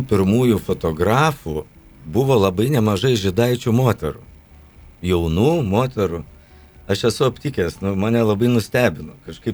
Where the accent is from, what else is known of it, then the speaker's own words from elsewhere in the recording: Šiauliai, Šiauliai County, Lithuania; aš pats šiaulietis